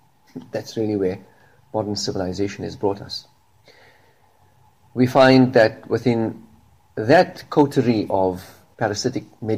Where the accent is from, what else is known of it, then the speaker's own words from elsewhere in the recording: South Africa; I'm from South Africa.